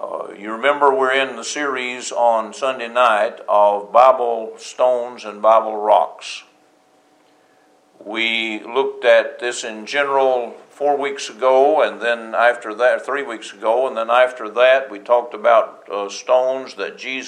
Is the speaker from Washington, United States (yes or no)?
no; Tennessee, United States; I grew up in Middle Tennessee